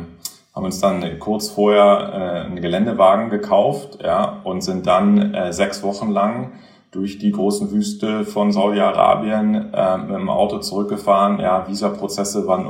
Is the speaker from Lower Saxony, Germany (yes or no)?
yes; Göttingen, Lower Saxony, Germany; ich bin in Göttingen aufgewachsen, logischerweise mit meinen Eltern, mit meiner Schwester zusammen, also Göttingen ist jetzt ja nicht der Nabel der Welt, ist ein ganz schönes kleines Städtchen zum Aufwachsen, super jung mit den ganzen Studenten.